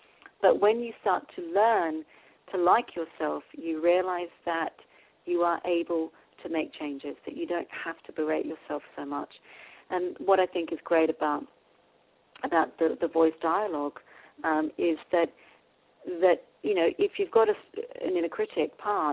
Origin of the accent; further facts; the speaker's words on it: Australia; I mean, we're both Australian